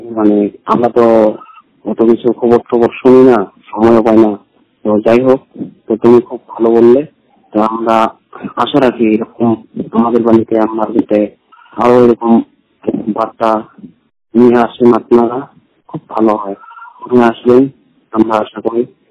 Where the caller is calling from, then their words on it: Alipurduar, West Bengal, India; Alipur district Uttarbanga থেকে।